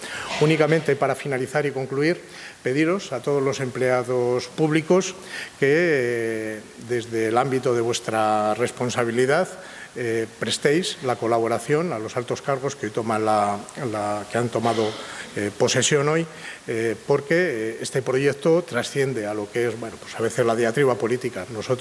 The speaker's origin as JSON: {"language": "Spanish", "town": "Segovia", "region": "Castile and León", "country": "Spain", "said": "me he traído un pedacito también de mi tierra, ¿no? De Segovia"}